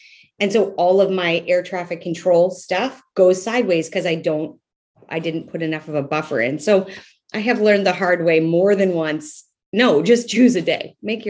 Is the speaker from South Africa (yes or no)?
no; Canada; I'm Canadian, and I was living in Canada, living in Alberta